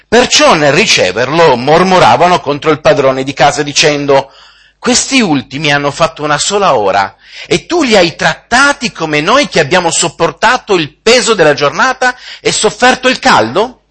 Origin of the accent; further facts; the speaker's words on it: Turin, Piedmont, Italy; vengo da Torino, quindi è facile … da Torino ricordare il mio luogo di provenienza